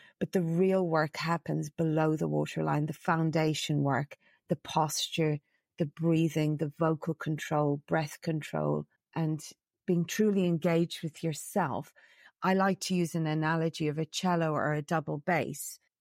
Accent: Ireland; And the problem is I'm Irish and Irish people love a good story.

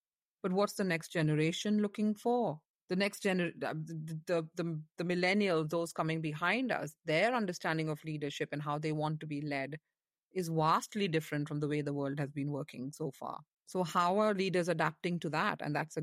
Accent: India; All these words and notions that we grew up with in India

